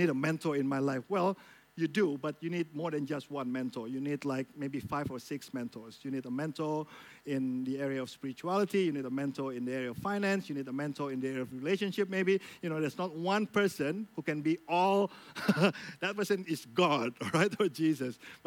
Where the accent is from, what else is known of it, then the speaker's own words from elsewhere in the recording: Jakarta, Indonesia; I come from Jakarta. It's a big city.